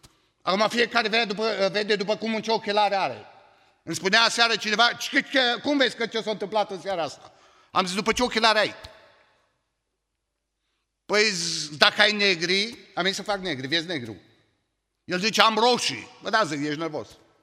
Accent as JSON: {"language": "Romanian", "country": "Romania", "said": "Eu sunt român."}